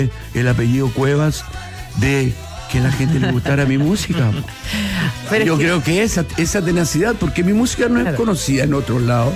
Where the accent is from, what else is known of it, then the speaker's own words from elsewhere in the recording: Brazil; moved away; cuando yo me vine de Brasil, año 91, que empecé a llegar, venir